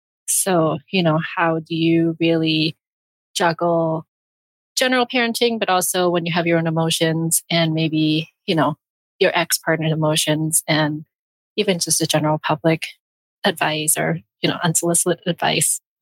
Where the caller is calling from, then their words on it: British Columbia, Canada; I'm calling in from British Columbia, Canada.